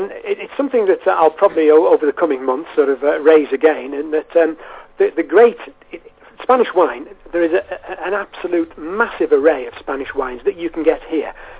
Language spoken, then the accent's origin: English; North West England, United Kingdom; I'm actually from the Wirral Peninsula, as you can possibly tell from my accent